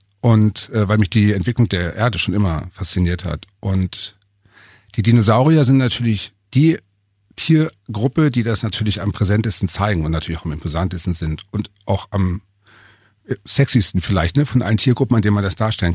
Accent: Hanover, Lower Saxony, Germany; now in Bavaria; Ja, also eigentlich bin ich ja Hannoveraner sogar.

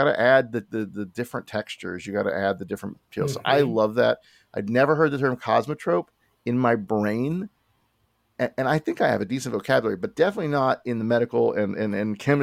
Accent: Florida, United States; I'm from Florida. So Florida's got its diversity and culture, certainly South Florida, which is actually where I was born and raised.

